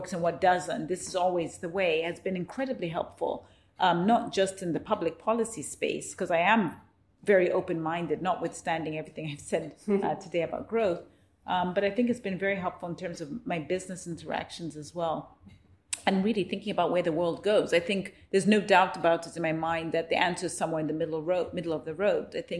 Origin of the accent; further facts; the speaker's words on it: Zambia; born there; I was born in Zambia post-colonial period.